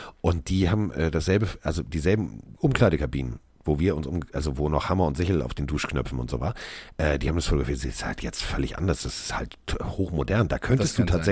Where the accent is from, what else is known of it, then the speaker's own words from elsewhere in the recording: Hamburg, Germany; ich bin aus Hamburg